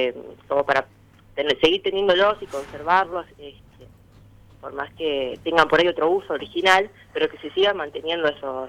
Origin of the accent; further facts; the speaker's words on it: Punta Alta, Buenos Aires Province, Argentina; Yo sí soy de Punta Alta, sí.